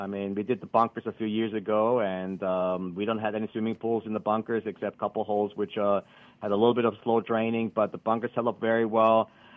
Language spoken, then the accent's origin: English; Austria; accent: funny; now in Hawaii, United States; as you keep a funny accent, yes, I'm from Austria